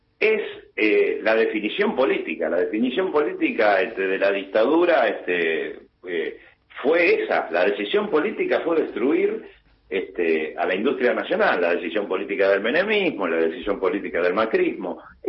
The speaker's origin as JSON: {"language": "Spanish", "country": "Argentina"}